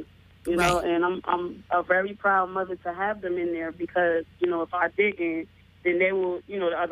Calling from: New Jersey, United States; Yeah, I'm calling from Jersey.

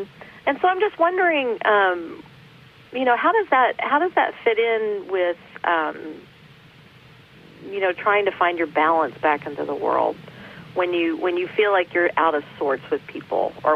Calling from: North Hollywood, California, United States; I'm calling from North Hollywood.

